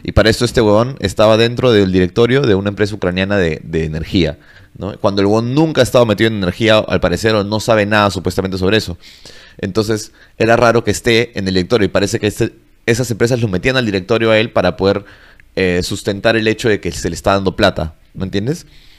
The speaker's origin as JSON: {"language": "Spanish", "country": "Peru", "said": "yo como peruano no sé."}